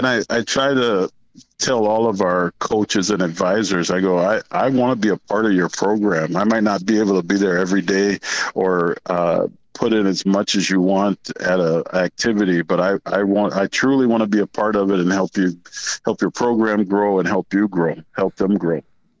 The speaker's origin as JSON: {"language": "English", "town": "Cleveland", "region": "Ohio", "country": "United States", "tie": "born or raised there", "said": "So I grew up in Cleveland, Ohio, and we probably played everything from baseball to basketball, ran track in the street."}